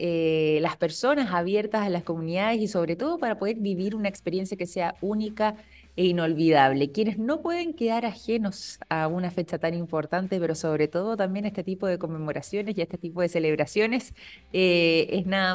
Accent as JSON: {"language": "Spanish", "country": "Chile", "said": "nosotros como chilenos"}